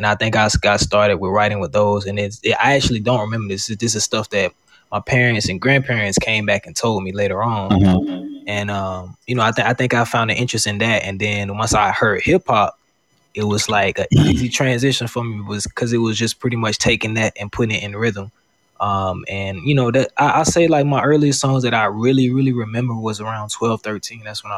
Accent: Marianna, Florida, United States; now in Atlanta, United States; I'm from Mariana, Florida. And Mariana, Florida is like a small town outside of Tallahassee, in the 850 area, North Florida, mm-hmm. The Panhandle. That's where I grew up at. Currently staying in Atlanta.

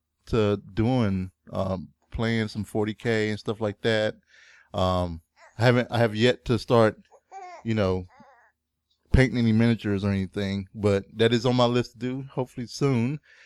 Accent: Louisville, Kentucky, United States; … and I, we are a couple from Louisville, Kentucky.

